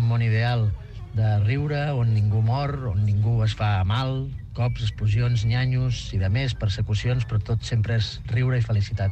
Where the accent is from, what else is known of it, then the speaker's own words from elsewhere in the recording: Terrassa, Catalonia, Spain; de Terrassa, tinc 45 anys